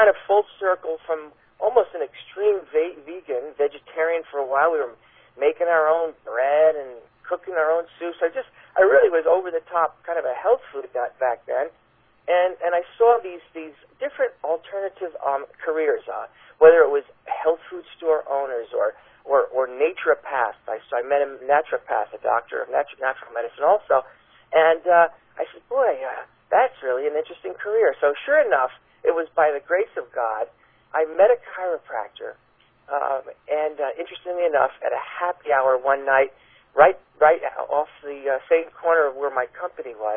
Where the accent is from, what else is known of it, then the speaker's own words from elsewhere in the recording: East Coast, United States; But I grew up on the East Coast, and my primary strength throughout school was mathematics and science.